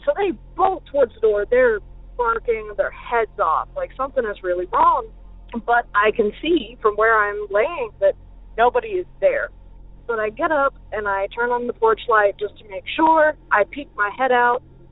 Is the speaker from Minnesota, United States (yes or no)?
no; South Carolina, United States; I'm from South Carolina, and I have two stories for you.